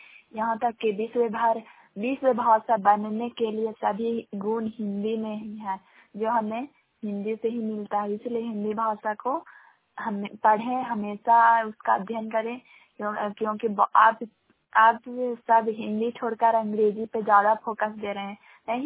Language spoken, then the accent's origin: Hindi; Bihar, India; ग्राम song panchayat song प्रखंड करातासुरा, जिला नालंदा के निवासी हूँ।